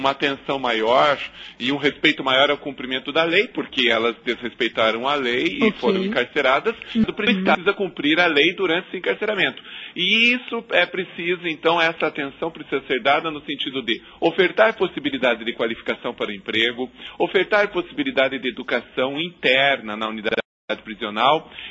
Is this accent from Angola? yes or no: no; Porto União, Santa Catarina, Brazil; a Porto União, União da Vitória, que é a minha cidade, minhas cidades do coração e onde eu nasci e onde eu tenho raízes até hoje e sempre levarei comigo.